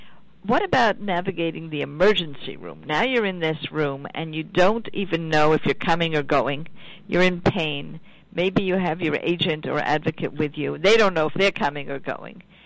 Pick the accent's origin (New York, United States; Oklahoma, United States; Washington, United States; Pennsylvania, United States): New York, United States; New York City; As a New Yorker, I can tell you which hospital